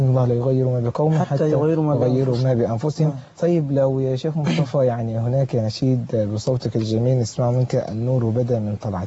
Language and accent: Arabic; Egypt; بلدنا مصر.